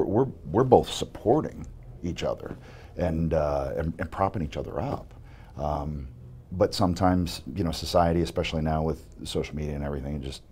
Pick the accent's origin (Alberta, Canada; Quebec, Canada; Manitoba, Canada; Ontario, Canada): Ontario, Canada; just we're two kids from Southern Ontario with no in to this industry at all.